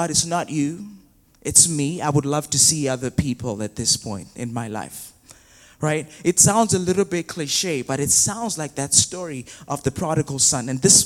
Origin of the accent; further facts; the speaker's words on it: Zimbabwe; moved away as an adult; So I was raised in Zimbabwe. Born and raised in Zimbabwe. This is in Southern Africa. And for 21 years, I was living in Zimbabwe. And at 21, I moved to Belize to study IT. You know, I grew up also in a Christian home.